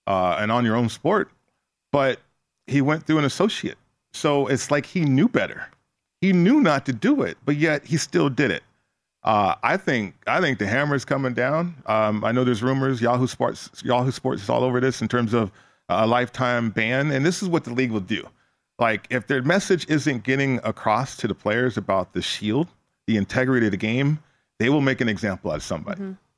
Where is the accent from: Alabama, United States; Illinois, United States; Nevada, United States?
Nevada, United States; Las Vegas; And I'm from Vegas